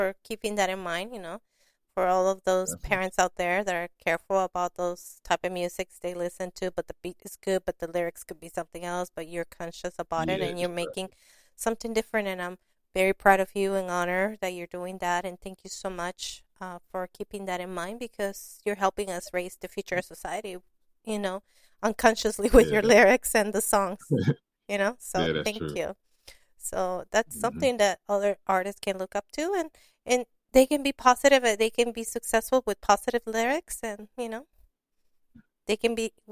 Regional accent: Long Beach, California, United States; I grew up in Long Beach, so it's like, you know, it was in my blood, and, you know, everywhere you go in Long Beach, you know, rap.

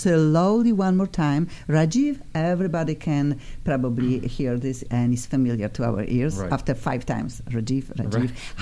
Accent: Poland; English is a second language; I am from Poland and we have a lot of shish.

